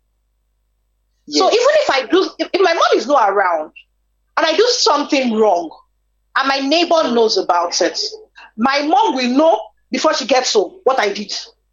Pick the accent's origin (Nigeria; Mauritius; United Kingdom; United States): Nigeria; because I'm a Nigerian mother, sometimes do I shout?